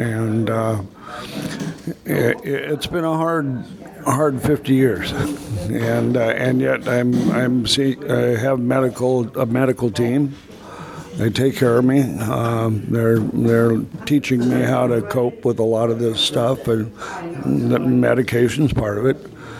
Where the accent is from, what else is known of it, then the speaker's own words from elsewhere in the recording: Port Townsend, Washington, United States; I grew up in Port Townsend, which was a small town.